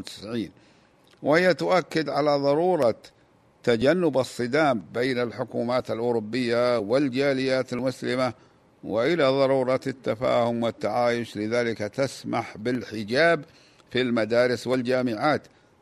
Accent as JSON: {"language": "Arabic", "country": "Saudi Arabia", "said": "وفيما يتعلق بالعلاقات السويد مع بلادنا المملكة العربية السعودية"}